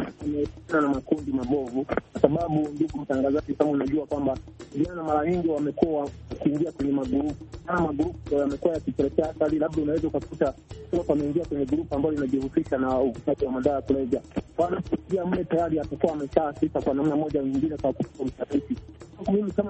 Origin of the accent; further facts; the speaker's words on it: Kagongo, Tanzania; kijana mpoa Tanzania, natokea maeneo ya Kagongo kama nchini Tanzania.